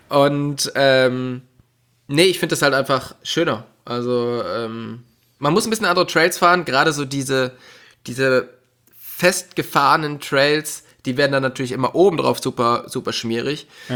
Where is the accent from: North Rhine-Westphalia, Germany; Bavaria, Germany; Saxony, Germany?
North Rhine-Westphalia, Germany; Ja, ich komme ja aus der Nähe von Köln, also aus dem Oberbergischen Kreis, und das nennen wir auch liebevoll das Schottland von Deutschland, wo es halt einfach gefühlt immer regnet